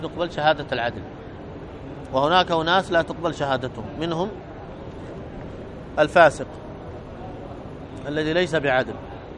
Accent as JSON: {"language": "Arabic", "country": "Yemen", "said": "أيضا عندنا في اليمن هنا أصحاب القات"}